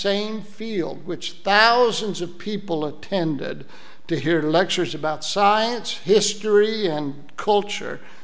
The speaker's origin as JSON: {"language": "English", "town": "Danville", "country": "United States", "tie": "born or raised there", "said": "I grew up in Danville, down on Broadway Street, and the largest field in our neighborhood sat between the Corbett's house and the Land's house"}